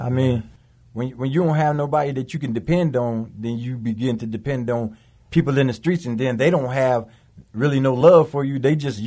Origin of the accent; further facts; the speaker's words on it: Niles, Michigan, United States; I'm from Niles, Michigan, born and raised there. I'm 44 years old, married with 5 children